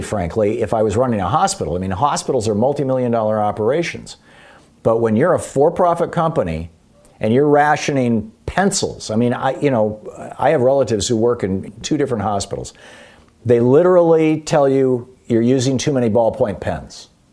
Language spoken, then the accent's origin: English; Lansing, Michigan, United States; I told you, when I grew up in Lansing, Michigan, one of the three hospitals in town, St. Lawrence was run by the Catholics